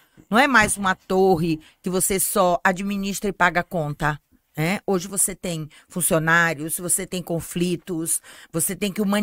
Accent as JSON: {"language": "Portuguese", "region": "Bahia", "country": "Brazil", "tie": "born there", "lives_now": "Campinas, Brazil", "said": "Bom, eu nasci na Bahia, né? Amo a Bahia, não tem como não amar a Bahia."}